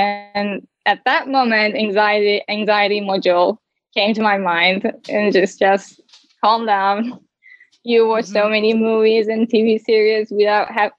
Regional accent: Turkey; English is a second language; I am 19 years old and I'm from Turkey.

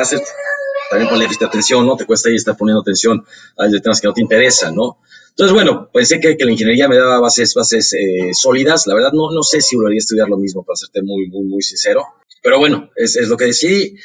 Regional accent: Mexico City, Mexico; born there; yo nací en Ciudad de México. Mi madre es mexicana y mi padre es argentino.

